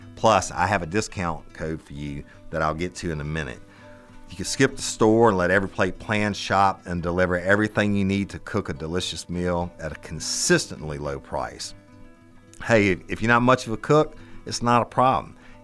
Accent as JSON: {"language": "English", "region": "Louisiana", "country": "United States", "said": "I love to cook. I'm from South Louisiana. It's one of the major things we do, right? It's part of our culture."}